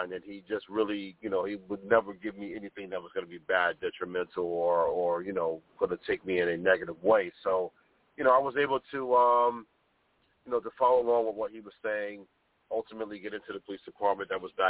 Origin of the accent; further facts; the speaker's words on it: New York City, New York, United States; I live mostly in Harlem. Had to do a little bit of bouncing around, but mainly I grew up in Harlem.